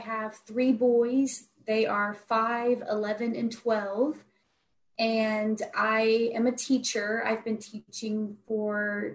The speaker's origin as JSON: {"language": "English", "region": "Oklahoma", "country": "United States", "tie": "born there", "said": "And my dad is from India and my mom is American. So I was born in Oklahoma and I still live in Oklahoma."}